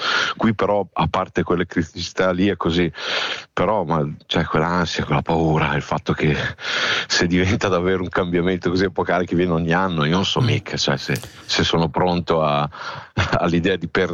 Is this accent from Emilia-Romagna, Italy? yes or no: yes; Casola Valsenio, Emilia-Romagna, Italy; Io questa cosa, che sono di Casola Valsegno, che è il paese da cui viene il segno